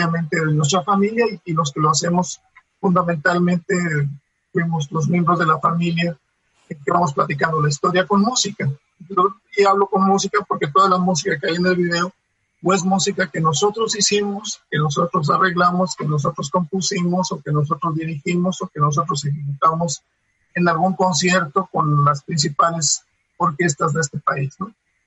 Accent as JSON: {"language": "Spanish", "country": "Mexico", "tie": "born or raised there", "also_born_or_lived": "Oaxaca / León / Querétaro / Mexico City", "said": "Yo viví en mi niñez en la provincia, en Oaxaca, en León y en Querétaro, y regresamos a vivir a la Ciudad de México en 1982 a la casa de mi abuelo."}